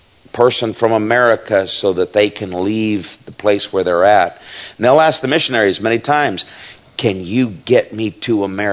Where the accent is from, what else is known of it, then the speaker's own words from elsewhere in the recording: United States; I am an American, What I mean is I'm free.